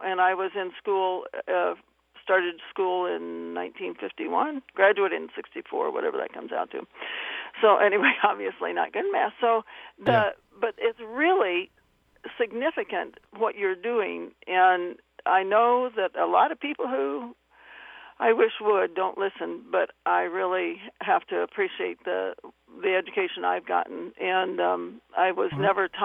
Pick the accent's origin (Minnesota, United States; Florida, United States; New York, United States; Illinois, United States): Illinois, United States; Macomb; But anyway, I grew up in Macomb, which I'm pretty sure was a sundown town.